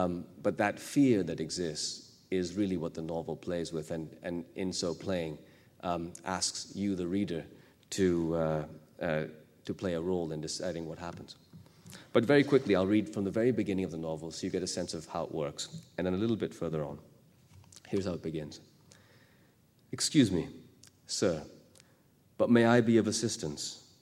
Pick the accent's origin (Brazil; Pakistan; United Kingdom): Pakistan; also born or lived in California, United States; I'm from Pakistan. I grew up in Pakistan, but I spent about half of my life before September 11th in the United States. I came to California in 1974 when I was three. My father was doing his PhD there. My family moved over.